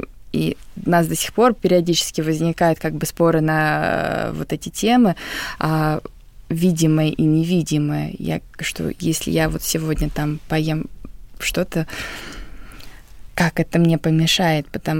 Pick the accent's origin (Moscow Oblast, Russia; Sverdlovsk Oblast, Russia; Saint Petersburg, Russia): Sverdlovsk Oblast, Russia; Novouralsk; Я сама с Урала. И жила в небольшом городке. Тогда назывался Свердловск 44. Сейчас это Новоуральск. Город из закрытых систем.